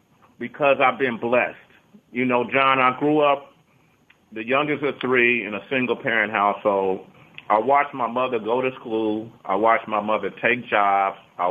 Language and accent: English; Oakland, California, United States; and then I grew up in Oakland where I watched a lot of my friends get killed and or go to jail.